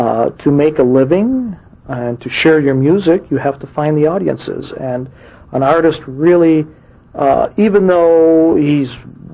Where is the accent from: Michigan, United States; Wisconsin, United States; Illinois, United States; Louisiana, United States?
Michigan, United States; Detroit; born there; So I was born in Detroit